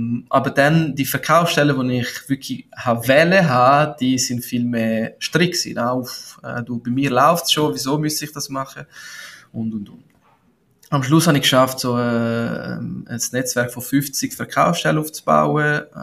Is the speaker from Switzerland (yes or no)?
yes; Ticino, Switzerland; German is a second language; Deutsch ist nur meine zweite Sprache. Ich bin in Tessin aufgewachsen